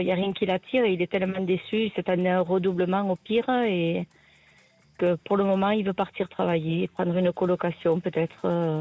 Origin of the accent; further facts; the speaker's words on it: Albi, Occitanie, France; now in Toulouse, France; Alors là, je suis à Toulouse, mais je suis d'Albi.